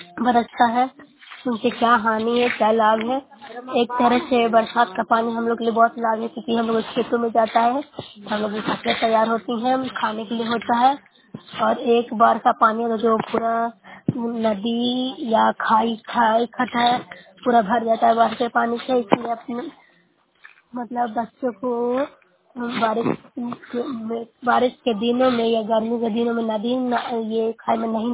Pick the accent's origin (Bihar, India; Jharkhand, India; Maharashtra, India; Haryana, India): Bihar, India